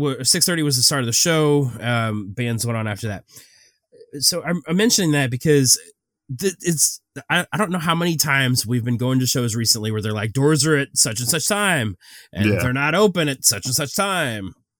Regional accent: St. Louis, Missouri, United States; I'm from St. Louis. I've lived here all my life.

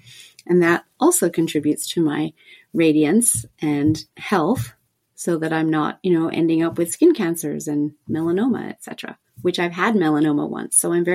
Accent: Australia; moved away as an adult; originally I'm actually from Australia and lived on the beach in Australia. So I moved from that, traveled around the world for a couple of years, came here, and I love going back to Australia.

